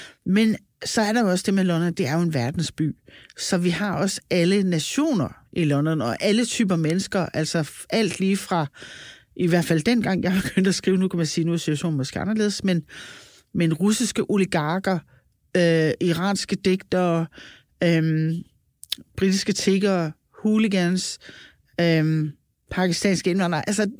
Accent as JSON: {"language": "Danish", "town": "Holstebro", "region": "Central Denmark Region", "country": "Denmark", "tie": "born or raised there", "said": "så valgte jeg jo også at sætte det i min gamle barndomsby, som er Holstebro."}